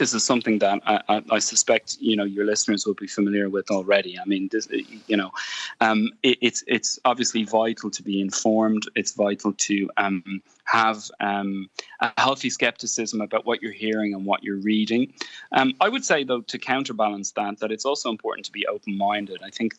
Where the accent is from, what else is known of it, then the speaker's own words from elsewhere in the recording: Ireland; I'm an Irishman, so I'm not an expert on this particular subject.